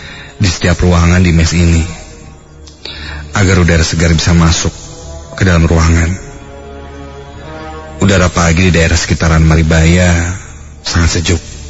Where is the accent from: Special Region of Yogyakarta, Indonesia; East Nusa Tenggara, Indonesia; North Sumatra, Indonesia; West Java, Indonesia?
West Java, Indonesia; Garut; now in Bandung, Indonesia; Aku memang bukan asli dari Bandung. Asalku dari Garut.